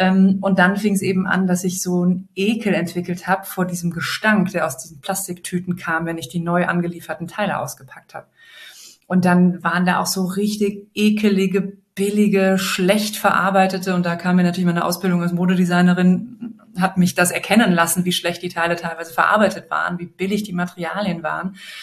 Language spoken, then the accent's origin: German; Bonn, North Rhine-Westphalia, Germany; Köln, wir kommen beide aus Bonn, ist irgendwie um die Ecke